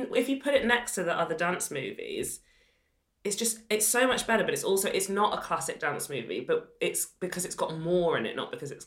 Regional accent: Sheffield, Yorkshire and the Humber, United Kingdom; I grew up in Sheffield.

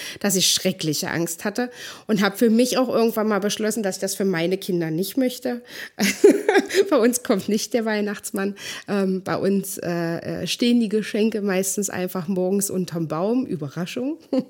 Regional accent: Germany; born there; Ich bin ja in der DDR geboren.

